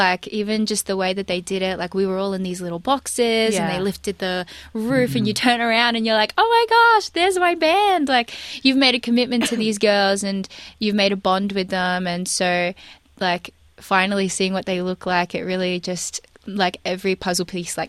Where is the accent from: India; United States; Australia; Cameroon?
Australia; I feel so strongly about my Filipino heritage. You know, I grew up in Australia